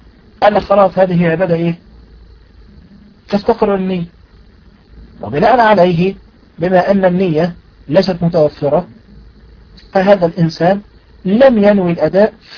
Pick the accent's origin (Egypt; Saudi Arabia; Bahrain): Egypt; نحن عندنا في مصر عندما يتزوج الرجل فإنه بطريقة آلية يكتب على نفسه ما يسمى بمؤخر الصداق.